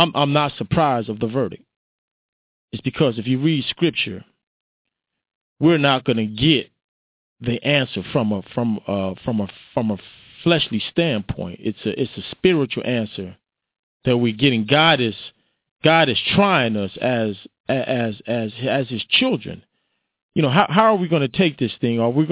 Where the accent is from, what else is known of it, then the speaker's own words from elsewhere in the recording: Selma, Alabama, United States; I'm from Selma, Alabama.